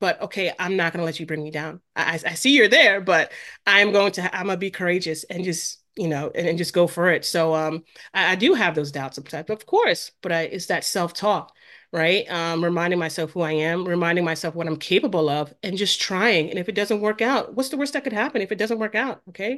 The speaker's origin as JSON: {"language": "English", "region": "New York", "country": "United States", "accent": "New York", "said": "Like my accent was just so strong, and they couldn't really understand my New York accent."}